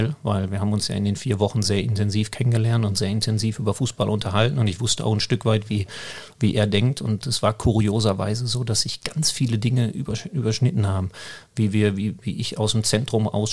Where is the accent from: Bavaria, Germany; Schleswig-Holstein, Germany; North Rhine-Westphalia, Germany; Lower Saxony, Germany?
North Rhine-Westphalia, Germany; Herne; dementsprechend habe ich in meiner Heimatstadt die ersten Trainingseinheiten gemacht